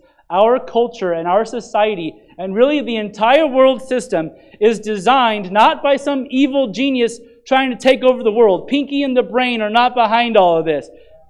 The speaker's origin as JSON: {"language": "English", "country": "United States", "said": "I am thankful I am an American in 2023."}